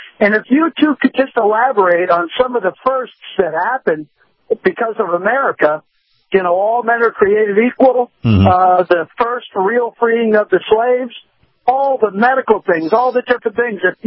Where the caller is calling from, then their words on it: Tampa, Florida, United States; I'm calling from Tampa.